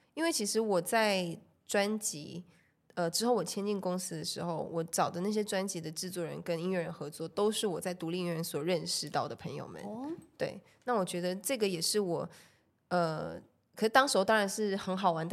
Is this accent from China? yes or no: no; Malaysia; now in Taiwan; 因为我是马来西亚人嘛，所以我过来这边其实还是有一些签证问题啊、居留问题什么的。